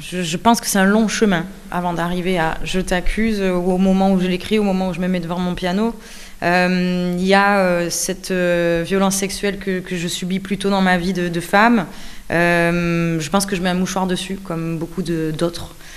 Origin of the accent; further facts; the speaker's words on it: Avignon, Provence-Alpes-Côte d'Azur, France; born there; je suis une femme, je suis blanche, il est noir, je suis queer, il est hétéro, il est né au Congo, je suis née à Avignon.